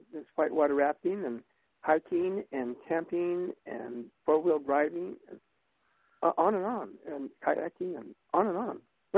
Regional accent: Texas, United States; I say that is because I'm really a Southerner. I'm from Texas, and lived all my life in Arkansas, Texas, in the South.

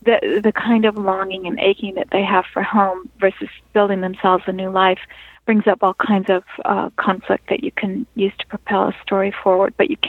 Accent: New York, United States; I grew up outside Albany, so I have memories of growing up there

